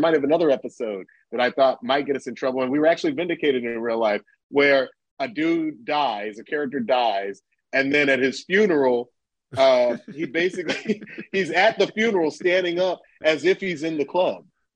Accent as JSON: {"language": "English", "town": "Atlanta", "region": "Georgia", "country": "United States", "said": "again, I'm from Atlanta. I don't like to do anything that's going to cast aspersions."}